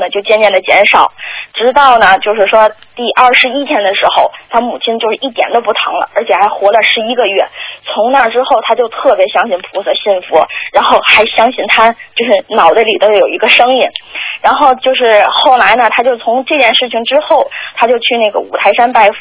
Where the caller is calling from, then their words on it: Melbourne, Victoria, Australia; 我是来自墨尔本的一位同修